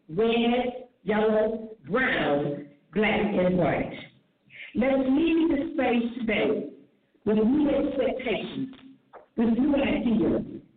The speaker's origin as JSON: {"language": "English", "region": "Mississippi", "country": "United States", "said": "When I travel the country, it makes me proud to say I'm from Mississippi"}